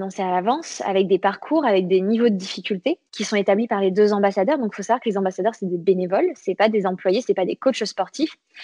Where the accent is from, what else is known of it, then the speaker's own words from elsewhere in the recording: Paris, Île-de-France, France; alors moi, je parle en tant que parisienne